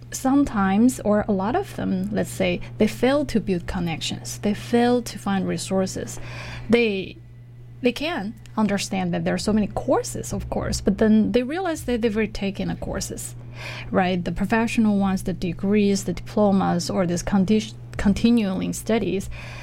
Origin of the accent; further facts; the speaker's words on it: China; English is a second language; but I am Chinese. I'm from China